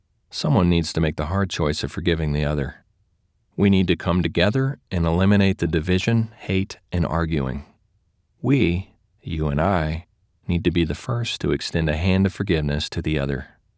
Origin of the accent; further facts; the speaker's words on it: Louisiana, United States; now in Seattle, United States; past 20 years, I have lived in Seattle, which has a highly diverse population of races and cultures. I am originally from Louisiana, where the population is much less diverse